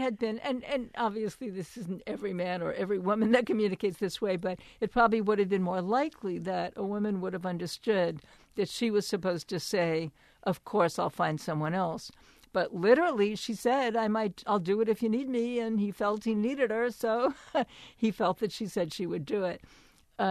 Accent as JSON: {"language": "English", "town": "Brooklyn", "region": "New York", "country": "United States", "said": "So some of you may have already guessed this from my way of speaking. I'm from Brooklyn, New York"}